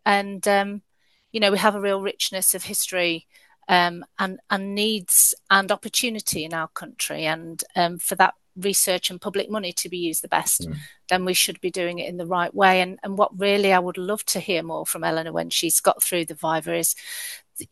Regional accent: Nottingham, East Midlands, United Kingdom; accent: Midland Nottingham; apologies in advance to your children for my Midland Nottingham accent.

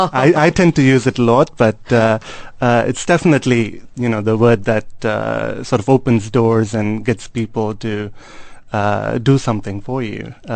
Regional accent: South India, India; first language Urdu; English is a second language; I'm from India, south of India.

